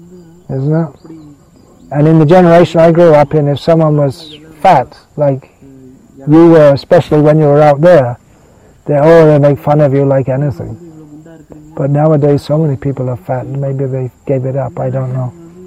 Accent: England, United Kingdom; now in India; because I grew up in England and the whole culture and it's changed a lot

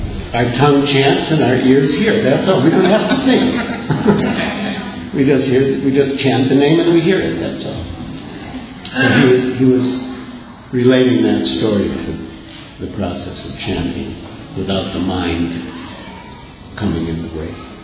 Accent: Illinois, United States; I'm from the Chicago area. And I grew up about 12 minutes by car on the North Shore suburbs, 12 minutes by car from where His Holiness Radhanathaswami grew up.

